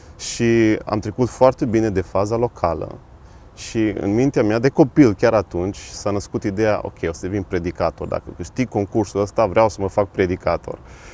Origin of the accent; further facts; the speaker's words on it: Arad, Arad County, Romania; now in Timișoara, Romania; Clasa 6, în Arad. Da. Și încet, încet m-am lăsat și am venit aici în Timișoara.